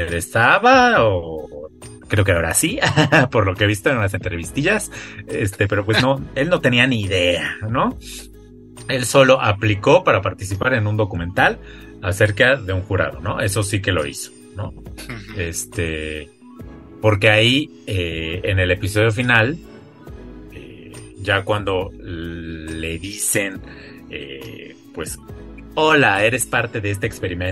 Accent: Mexico; también tengo una conexión, como todo mexicano, más extrema

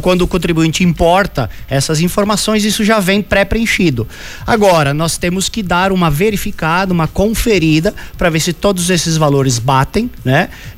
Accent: Brazil; E obviamente, como bom brasileiro, né, muita gente deve deixar para as últimas horas

